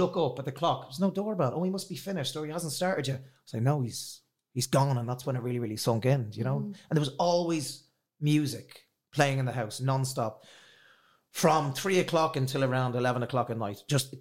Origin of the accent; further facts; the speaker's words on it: Dublin, Leinster, Ireland; I come from Walkinstone in Dublin.